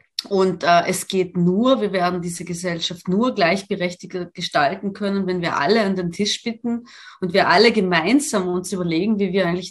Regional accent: Italy; also ich komme ja aus Italien und ich kenne die Verhältnisse

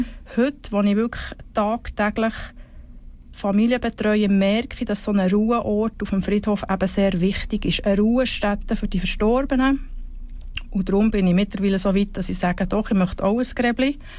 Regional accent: Switzerland; bei uns in der Schweiz so, dass jede Gemeinde ihre eigenen Verordnungen und Richtlinien hat

